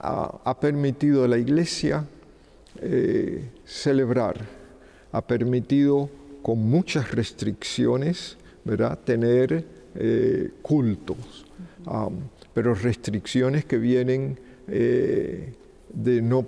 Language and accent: Spanish; Cuba; now in United States; cubanos, con gran amor a la patria, en Estados Unidos